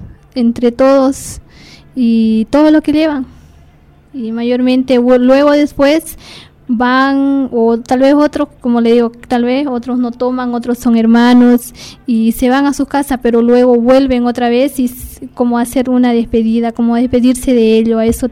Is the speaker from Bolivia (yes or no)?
yes; San Miguel de Velasco, Santa Cruz, Bolivia; por el lado de allá de la provincia de Velasco, que yo vengo de San Miguel de Velasco y comunidad Villacruz